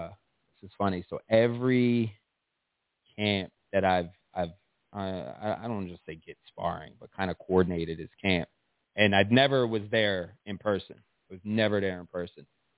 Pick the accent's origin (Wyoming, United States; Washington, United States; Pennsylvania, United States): Pennsylvania, United States; Philadelphia; but I'm a kid from South Philly, bro.